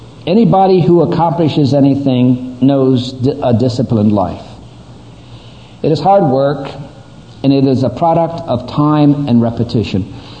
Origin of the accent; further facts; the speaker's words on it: New Jersey, United States; I was raised in New Jersey. New Jersey is not the end of the world, but you can see it from there. And my dad was a poor dirt farmer.